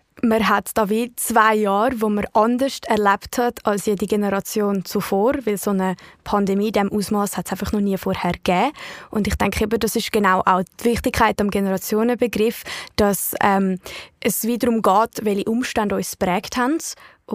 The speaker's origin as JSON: {"language": "German", "country": "Switzerland", "said": "die wir uns als Junge in der Schweiz noch schwierig vorstellen können."}